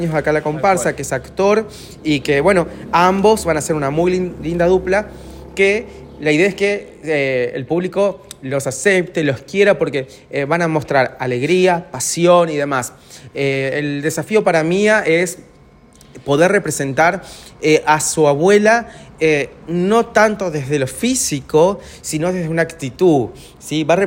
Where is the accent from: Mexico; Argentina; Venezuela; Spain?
Argentina; Buenos Aires Province; Yo soy de provincia de Buenos Aires.